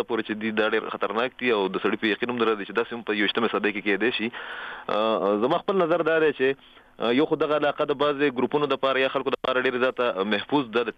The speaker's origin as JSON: {"language": "Pashto", "region": "Khyber Pakhtunkhwa", "country": "Pakistan", "said": "موږ د خیبر ایجنسی یو"}